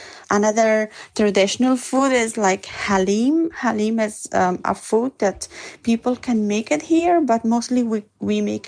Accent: Afghanistan; We are from Afghanistan

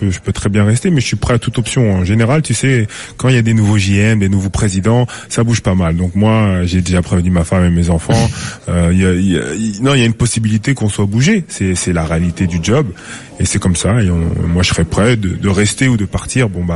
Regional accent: Rouen, Normandy, France; Je suis très attaché à ma ville natale qui est Rouen.

